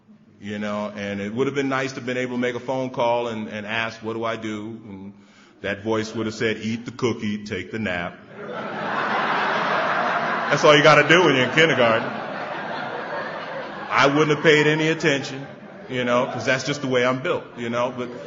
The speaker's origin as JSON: {"language": "English", "town": "New York City", "region": "New York", "country": "United States", "tie": "born or raised there", "said": "Now, I grew up in New York City, where they make the movies, you know, in the South Bronx, right there, not too far from Yankee Stadium"}